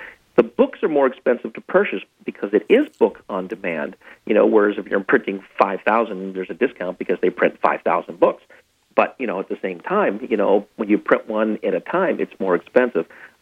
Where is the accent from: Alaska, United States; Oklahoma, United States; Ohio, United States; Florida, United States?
Alaska, United States; You know, I grew up in Alaska, and so glaciers and what have you